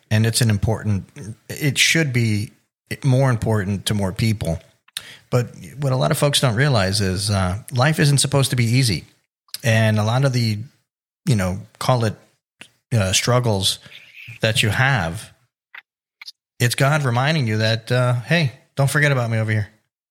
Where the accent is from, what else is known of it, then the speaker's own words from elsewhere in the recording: Florida, United States; where I grew up in South Florida, we were surrounded by farms and, you know, cattle ranches and orange groves.